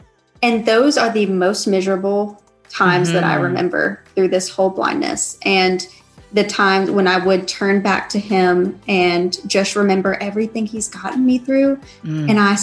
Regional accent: Georgia, United States; I am from the West Georgia area

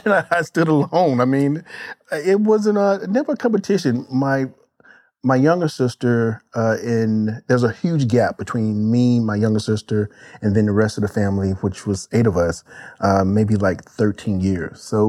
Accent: Mississippi, United States; I was from Mississippi, small town.

